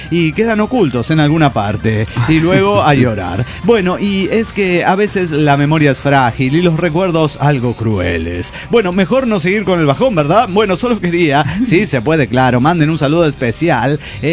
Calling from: Cochabamba, Bolivia; de Cochabamba, Bolivia.

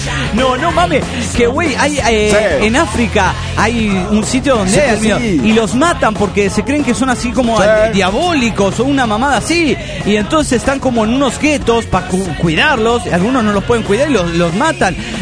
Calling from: Buenos Aires, Argentina; de Buenos Aires, Argentina.

